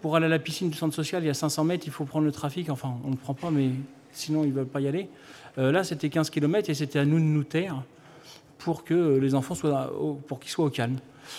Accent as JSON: {"language": "French", "region": "Normandy", "country": "France", "said": "nous on est de Haute-Normandie"}